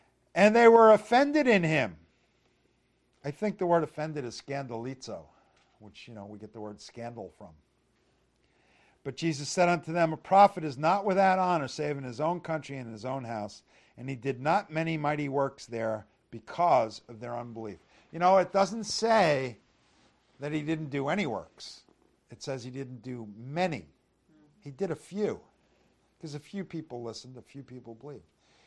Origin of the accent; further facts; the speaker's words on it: Brooklyn, New York, United States; born there; I have a birth certificate that says I was born in Brooklyn, New York.